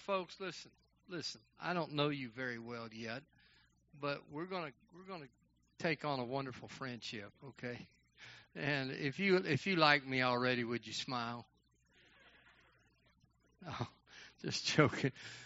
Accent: Texas, United States; we grew up together in East Texas

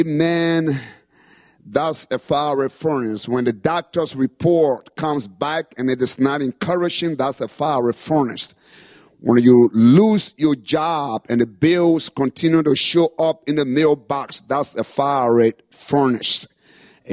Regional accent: Liberia; You know, I'm from Liberia, West Africa.

